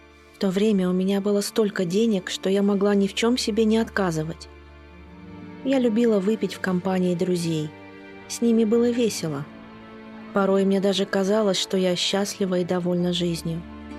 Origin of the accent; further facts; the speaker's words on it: Ulaanbaatar, Mongolia; Я родилась и выросла в Монголии, в городе Улан-Батор.